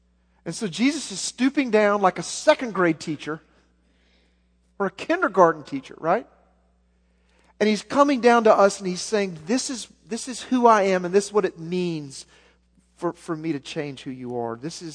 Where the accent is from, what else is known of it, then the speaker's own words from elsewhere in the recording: Arkansas, United States; Growing up in Arkansas, that's something people used to say before a big storm would come.